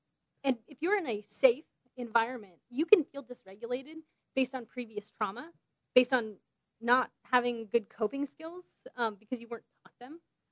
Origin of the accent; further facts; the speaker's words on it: California, United States; and I said I'm from California, so I talk fast.